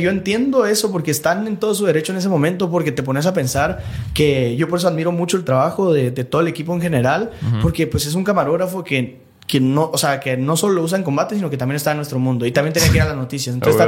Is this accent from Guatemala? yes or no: yes; Guatemala; todos somos chapines, y creo que eso es lo que debería de ser prioridad.